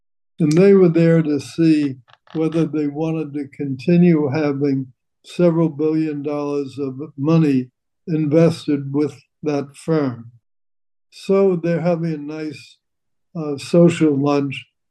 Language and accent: English; North Bergen, New Jersey, United States; Oh, it was in North Bergen, New Jersey